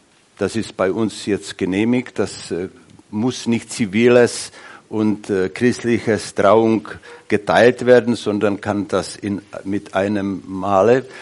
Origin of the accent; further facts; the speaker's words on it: Czechia; Aber bei uns in Tschechien ist das so, dass die Männer, die haben wenig Interesse um geistliche Fragen.